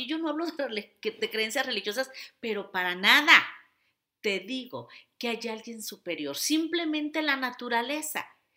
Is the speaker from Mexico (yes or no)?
yes; Mexico; Les recuerdo que yo soy mexicana, por eso les hablo de esto.